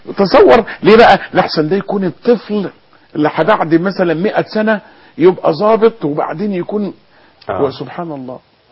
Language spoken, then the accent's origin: Arabic; Egypt; احنا عندنا في مصر